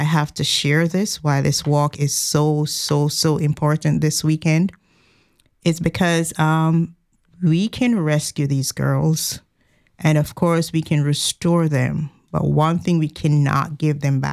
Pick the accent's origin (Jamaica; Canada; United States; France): Jamaica; I am from Jamaica, and as early as 8 years old